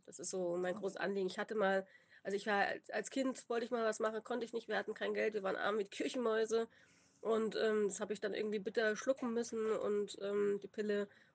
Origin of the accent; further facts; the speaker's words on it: Aschaffenburg, Bavaria, Germany; weil ich gebe ja auch bei uns in Aschaffenburg, da komme ich her, gebe ich auch Workshops.